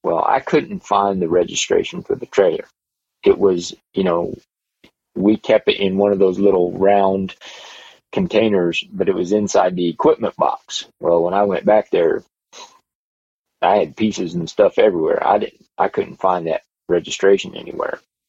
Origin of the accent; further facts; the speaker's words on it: Peru, Indiana, United States; I was running out of Peru, Indiana, which is actually my hometown